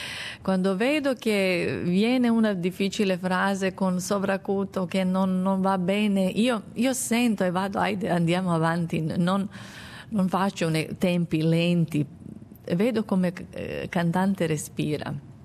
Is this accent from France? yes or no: no; Serbia; Italian is a second language; Con Abigail mi ha portato tante porte anche fuori dal mio paese. Era un difficile tempo, perché siamo stati in sanzie e Serbia non ho potuto viaggiare, devo avere ogni volta visa per Italia, per Germania, per ogni paese.